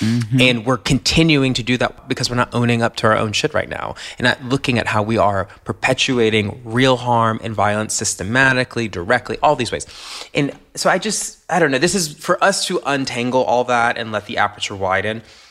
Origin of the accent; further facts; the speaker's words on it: the South, United States; thinking a lot about us as Black Americans and what you and I have had to go through our whole lives growing up in the South